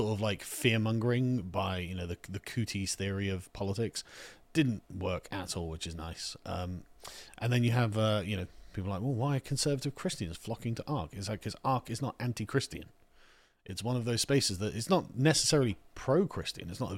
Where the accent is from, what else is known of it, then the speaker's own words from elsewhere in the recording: England, United Kingdom; I'm an Englishman, obviously